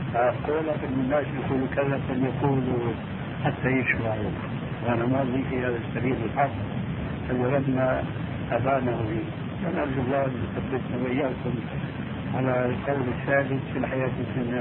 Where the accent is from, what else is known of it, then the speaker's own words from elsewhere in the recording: Syria; الجواب كما يقولون ايضا عندنا في الشام ما بيكشف الخدم